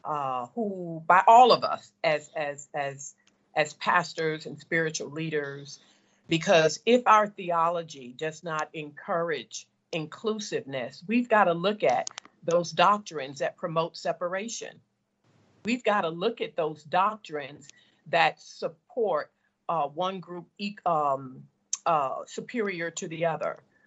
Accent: the South, United States; as a girl of color growing up in the South, I was given by Black people in a Black church a white male God to worship.

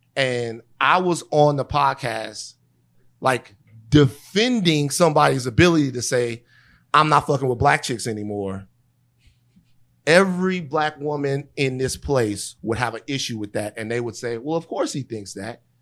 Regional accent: the South, United States; I am from the Deep South. We are from the Deep South. Yeah. And in the Deep South, there is just like this thing to where it's not even taboo.

